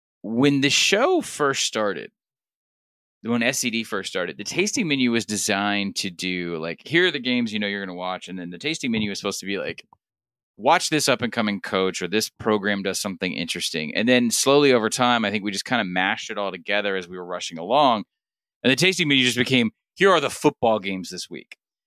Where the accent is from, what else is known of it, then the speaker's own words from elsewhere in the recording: Georgia, United States; they're like, oh, you're from Georgia. You don't ever sound like it. Sometimes I can't. I've tamped down my accent for a long time.